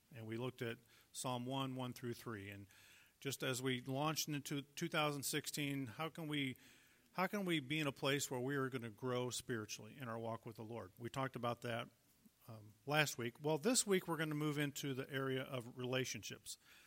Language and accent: English; Springfield, Illinois, United States; back in the day, I grew up in Springfield, and as far as I can recall, I should have asked my mom more about this past week, but there was no mall.